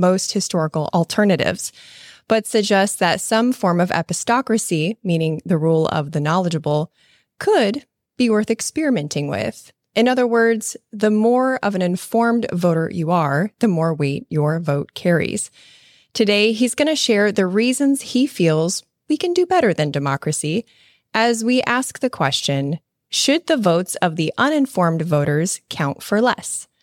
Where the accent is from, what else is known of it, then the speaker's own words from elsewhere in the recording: Midwest, United States; Growing up in Midwest America with veteran grandparents, it was impressed upon me that democracy was a divine gift.